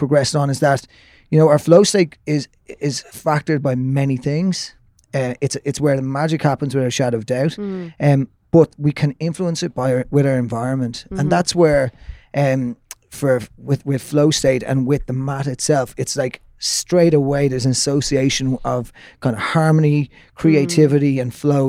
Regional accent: County Wicklow, Ireland; I'm from the Shticks. I'm from Wicklow. Live up in the mountains and love being out in the mountains.

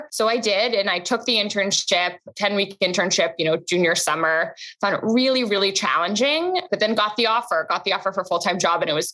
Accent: London, United Kingdom; growing up in London in, you know, the 2000s

